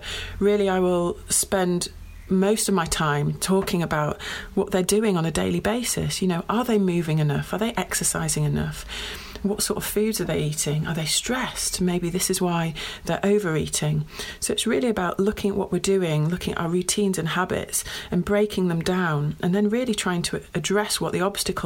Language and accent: English; Pickering, Yorkshire and the Humber, United Kingdom; So I actually grew up in Yorkshire. I grew up in Pickering, not far down the road from Harrogate.